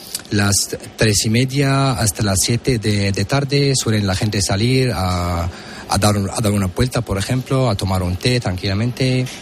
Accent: Damascus, Damascus Governorate, Syria; somos de Damasco, uh-huh, de la capital.

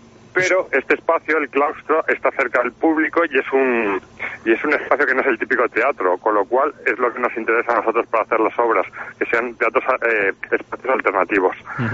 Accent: Soria, Castile and León, Spain; born there; Yo soy nacido en Soria y también familiar de Soria.

